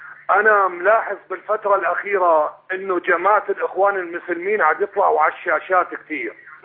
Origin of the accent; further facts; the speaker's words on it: Syria; انا سوري ومن حمال